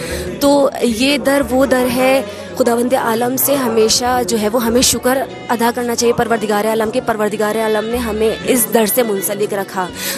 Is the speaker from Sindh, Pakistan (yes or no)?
yes; Hyderabad, Sindh, Pakistan; میرا تعلق حیدرآباد شہر سے ہے.